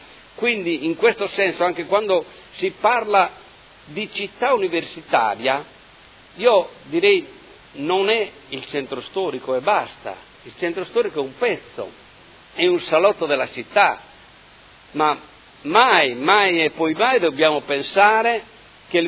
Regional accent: Modena, Emilia-Romagna, Italy; io sono di Modena

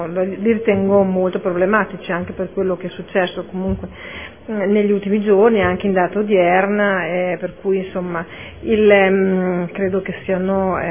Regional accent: Modena, Emilia-Romagna, Italy; born there; io, che sono nata a Modena

